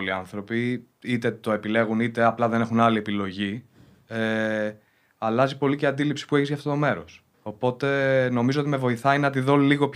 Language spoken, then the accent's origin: Greek; Greece; also born or lived in London, United Kingdom; Γεννήθηκα στο Λονδίνο, μετά οι γονείς μου ήρθαν στην Ελλάδα.